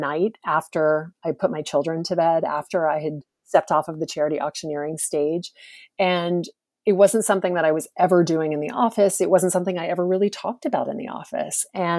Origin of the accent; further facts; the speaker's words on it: the South, United States; I grew up in the South. My mother is British.